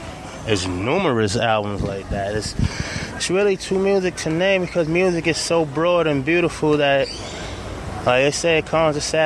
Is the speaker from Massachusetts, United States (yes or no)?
no; Brooklyn, New York, United States; growing up in Bed-Stuy, Brooklyn, where I'm from